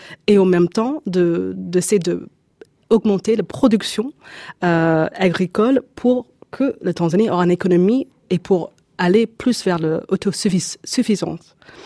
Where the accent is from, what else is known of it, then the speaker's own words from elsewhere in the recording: Canada; now in Europe; Et voilà, grandi là-bas, et aussi maintenant en Europe.